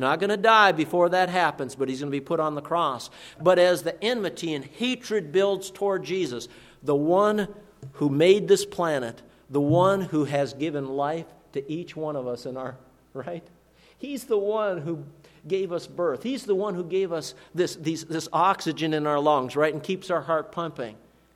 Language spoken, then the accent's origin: English; Duluth, Minnesota, United States; Well, guess what? I'm from Duluth, Minnesota, okay?